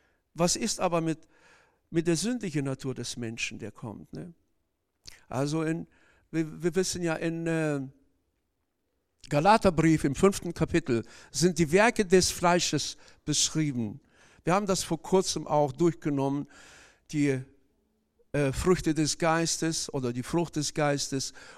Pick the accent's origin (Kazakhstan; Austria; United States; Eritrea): Kazakhstan; now in Germany; Als ich noch jung war, bei uns in Kasachstan, habe ich in einem Betrieb gearbeitet, der war an eine, quasi auf der anderen Seite der Stadt, als da, wo ich gelebt habe.